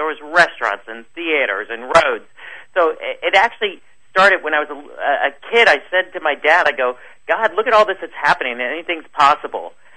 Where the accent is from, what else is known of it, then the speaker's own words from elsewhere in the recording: Taipei, Taiwan; moved away; I grew up in Taipei, Taiwan. And my father went over there for business, and we lived on the side of a hill.